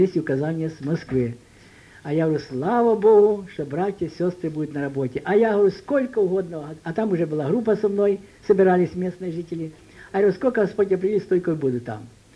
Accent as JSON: {"language": "Russian", "town": "Voznesensk", "region": "Mykolaiv Oblast", "country": "Ukraine", "tie": "born or raised there", "said": "Потому что я родом из Вознесенска."}